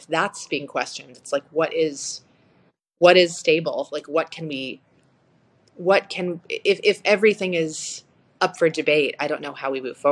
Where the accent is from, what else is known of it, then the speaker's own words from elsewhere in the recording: New England, United States; I grew up in in New England where I was definitely in the minority, but there were other Jewish kids and it just wasn't really a thing.